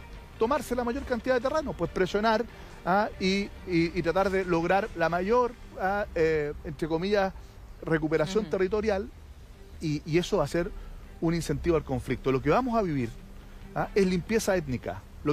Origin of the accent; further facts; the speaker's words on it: Curacautín, Araucanía, Chile; pero yo soy de Curacautín. Curacautín es una comuna turística, que es una de las comunas que más ha crecido el turismo en Chile en los últimos años, vinculado a los parques nacionales, al centro de esquí, ¿no es cierto?, a las termas, los ríos, la naturaleza